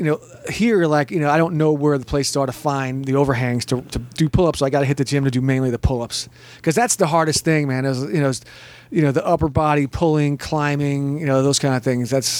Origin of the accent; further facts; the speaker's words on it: Texas, United States; now in Las Vegas, United States; I'm Texas myself.